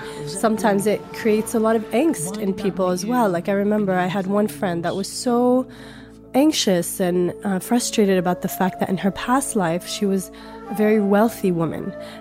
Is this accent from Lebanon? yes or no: yes; Lebanon; Like growing up in Lebanon, I grew up in Lebanon and I'm from a very small mountainous village, as most Druze villages.